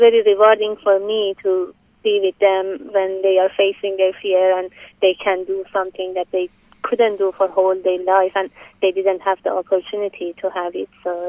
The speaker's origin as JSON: {"language": "English", "town": "Tehran", "region": "Tehran Province", "country": "Iran", "second_language": "English", "said": "I'm from Iran. So I'm from capital city Tehran in Iran, and it was a landlocked country"}